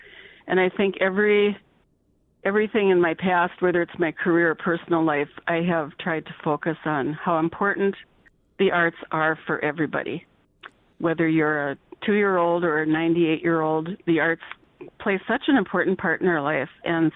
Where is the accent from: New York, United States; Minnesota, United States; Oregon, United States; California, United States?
Minnesota, United States; Fosston; moved away as an adult; I was born and raised in Foston.